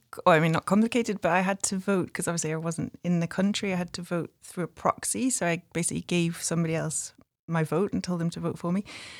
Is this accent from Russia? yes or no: no; United Kingdom; moved away as an adult; now in Germany; as you said. I was born in Britain and spent my childhood and early adulthood in Britain. But then in 2001, I moved to Germany. So I've actually been here for almost half of my life by now.